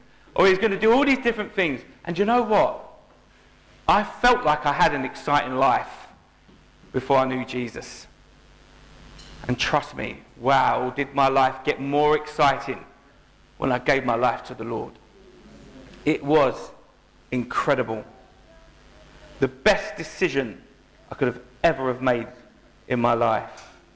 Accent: London, United Kingdom; Now, as humans, where I grew up in London, there's a saying, there's no such thing as a free gift.

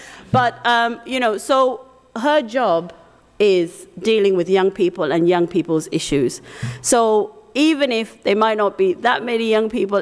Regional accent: Zimbabwe; she's my country woman. We're both from Zimbabwe.

